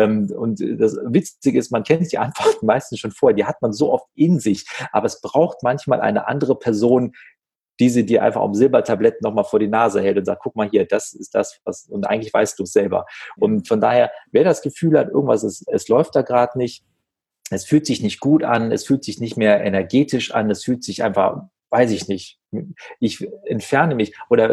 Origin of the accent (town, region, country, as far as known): Wuppertal, North Rhine-Westphalia, Germany; born or raised there